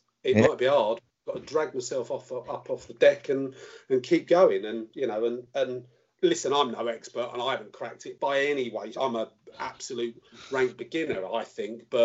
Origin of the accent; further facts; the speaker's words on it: London, United Kingdom; And for you to call me a northerner, when I'm born and bred in South London, I was mortified.